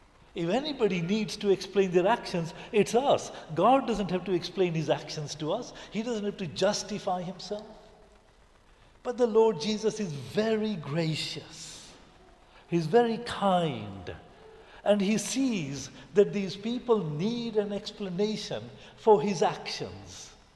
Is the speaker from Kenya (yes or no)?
yes; Kenya; Hey, look, I come from Kenya.